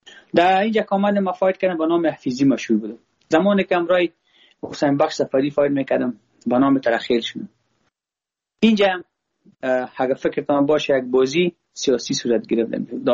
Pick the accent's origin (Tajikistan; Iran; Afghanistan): Afghanistan; ما خود ما افغان هستم.